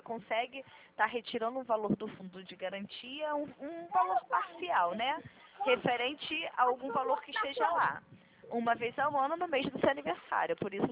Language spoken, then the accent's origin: Portuguese; Rio de Janeiro, Brazil; Sou do Rio.